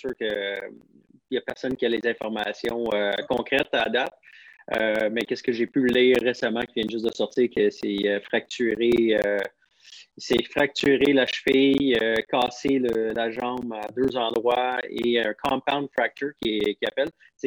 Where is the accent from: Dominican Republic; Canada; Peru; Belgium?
Dominican Republic; j'ai grandi en République dominicaine, puis j'ai plein d'amis en République.